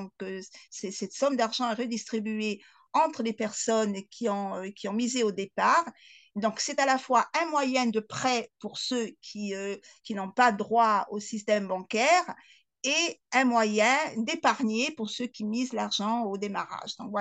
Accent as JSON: {"language": "French", "region": "Corsica", "country": "France", "said": "aussi bien la pratique des confréries chez nous en Corse que la tontine."}